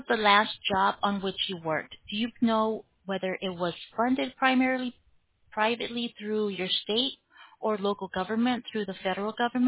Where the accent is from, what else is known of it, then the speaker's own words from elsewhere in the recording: Phoenix, Arizona, United States; Phoenix, Arizona.